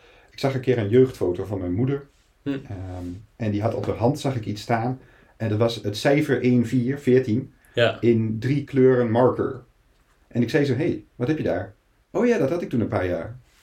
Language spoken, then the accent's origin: Dutch; Hengelo, Overijssel, Netherlands; Hey, ik kom zelf uit Hengelo, dus misschien is dat mijn...